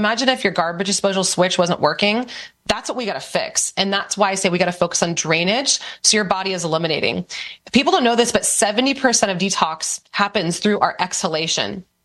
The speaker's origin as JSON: {"language": "English", "region": "California", "country": "United States"}